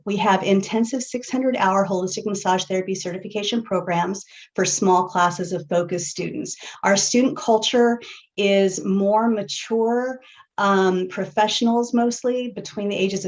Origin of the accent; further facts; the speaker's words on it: Boulder, Colorado, United States; As I mentioned, I grew up in Boulder